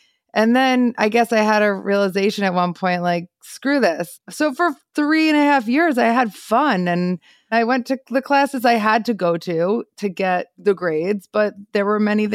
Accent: New Jersey, United States; I grew up in Bergen County, New Jersey. Manhattan is my city.

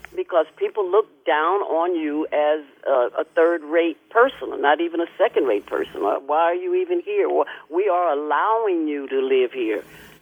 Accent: California, United States; also born or lived in Texas; born and raised in California. They sent my father to Texas for 5 years to take over a church. And it was at the age of 10 to 15.

